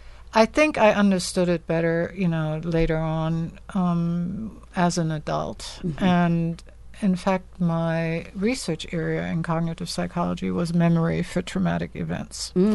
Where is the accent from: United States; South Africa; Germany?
Germany; what has influenced really, you know, was growing up in Germany directly after the war.